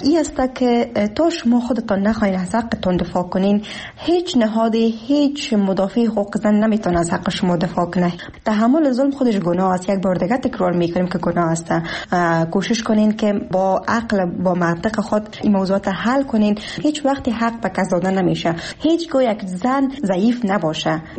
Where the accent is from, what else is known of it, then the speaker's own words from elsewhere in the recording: Afghanistan; من زن افغان هستم،